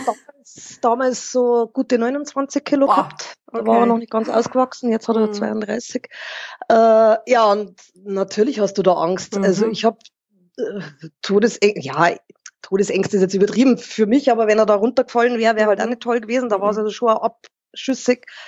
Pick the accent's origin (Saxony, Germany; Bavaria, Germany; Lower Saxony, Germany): Bavaria, Germany; Burghausen; ich bin aus Burghausen. Das gehört also weder zum Chiemgau noch zum Berchtesgadener Land noch zu Salzburg. Das ist von Salzburg 60 Kilometer weit weg.